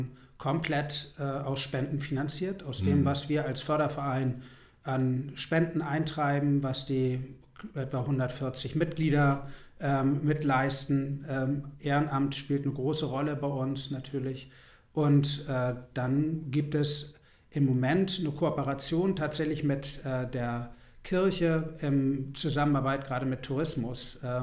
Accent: Büsum, Schleswig-Holstein, Germany; also born or lived in Berlin; Ich bin tatsächlich an der Nordsee aufgewachsen, in Büsum.

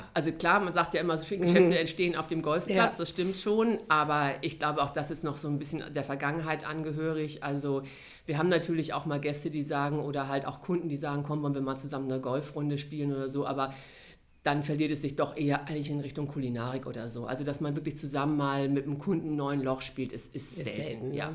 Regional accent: Hamburg, Germany; Ich komme aus Poppenbüttel direkt. Also mein Elternhaus ist mehr oder weniger 3 Straßen entfernt vom Treudelberg.

